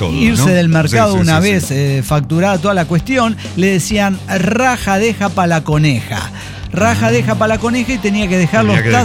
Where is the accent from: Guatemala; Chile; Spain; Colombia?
Guatemala; Yo, como Chapín, le digo, como guate, nunca jamás había escuchado esto.